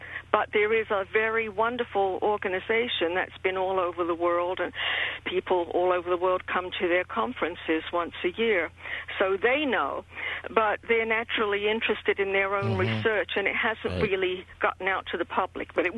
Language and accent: English; England, United Kingdom; born there; I was born in 1930, and because I was born in England